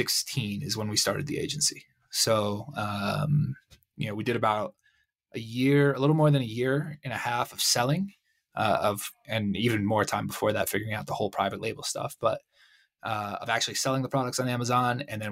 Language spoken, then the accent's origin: English; Connecticut, United States; So originally I'm from Connecticut, went to school in Philly and Long Island.